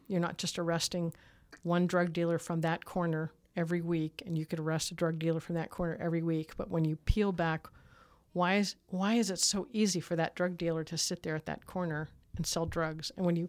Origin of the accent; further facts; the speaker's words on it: San Francisco, California, United States; No, I grew up in San Francisco. My parents grew up in San Francisco, and my father moved four blocks from the day he was born. And so we didn't move much.